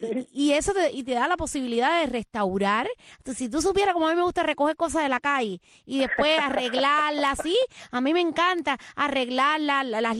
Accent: Cuba; now in Miami, United States; yo siendo una guajirita de allá, de mi pueblo, Boyomanso, y bueno, llegar aquí a Miami

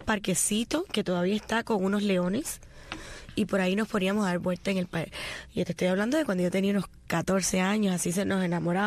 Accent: Cuba; moved away; Yo soy muy cubana. Y le doy gracias a Dios por haber nacido en Cuba. Haber tenido la posibilidad de haber nacido en Cuba.

